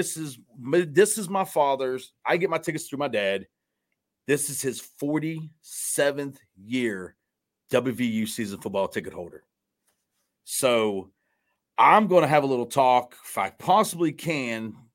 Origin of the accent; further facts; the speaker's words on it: Morgantown, West Virginia, United States; Also on top of that, I was born and raised here in Morgantown.